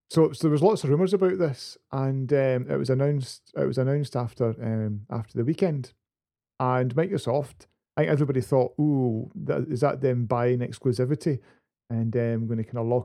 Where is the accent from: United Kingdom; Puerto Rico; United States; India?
United Kingdom; Scotland; We're now Scottish only and no more Chris.